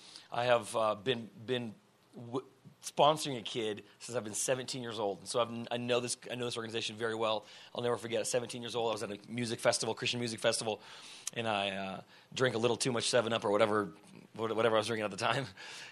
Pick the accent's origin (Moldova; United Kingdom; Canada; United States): Moldova; growing up in Moldova. Sure, it wasn't extreme poverty, but we lived in poverty